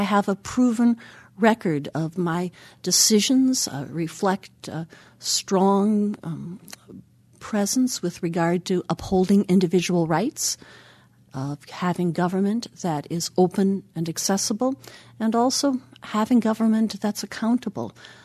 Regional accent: Richland Center, Wisconsin, United States; We also have Dale Schultz from Richland Center, my hometown

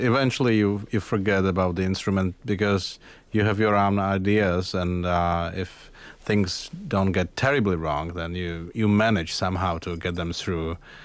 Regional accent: Czechia; Czech Republic in the 80s, and I was supposed to play something in the hall of the Russian army in my hometown.

